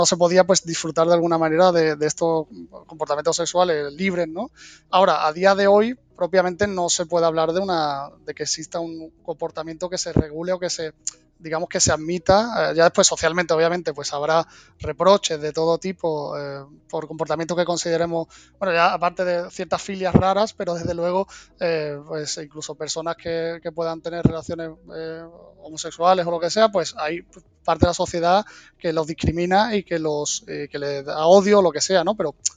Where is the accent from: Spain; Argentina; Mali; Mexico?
Spain; Cádiz, Andalusia; also born or lived in Barcelona; me vine a Cádiz porque estaba fuera, que es de donde soy, donde he vivido, aunque he estado también muchos años en Barcelona.